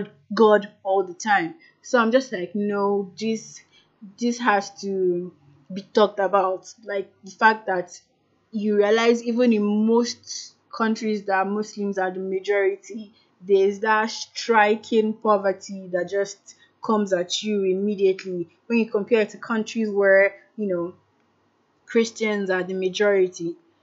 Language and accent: English; Nigeria; Yes, as a Nigerian, this is something every one of us can relate